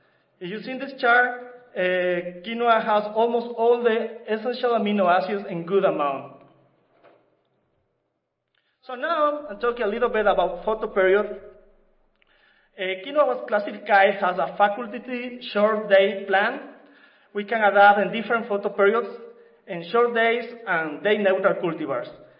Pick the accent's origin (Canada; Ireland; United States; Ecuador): Ecuador; In South America, we are from Ecuador, we call quinoa the mother of the grain or golden grain